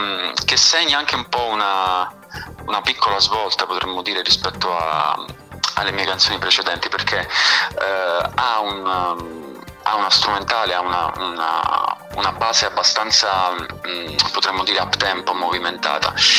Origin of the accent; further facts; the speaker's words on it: Rionero in Vulture, Basilicata, Italy; now in Milan, Italy; Io sono nato nel 91, quindi ho 30 anni, e vengo da un piccolo paese sotto una montagna in Basilicata che si chiama Rio Nero in Vulture, però in verità vivo da più di 7 anni a Milano, ormai sono milanese adottato.